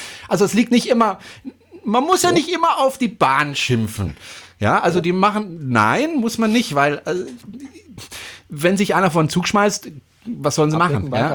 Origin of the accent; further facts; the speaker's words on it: Freiburg, Baden-Württemberg, Germany; ich komme ja aus Freiburg ursprünglich, bin dort zur Schule gegangen und ich habe in Gundelfingen gewohnt sehr lange.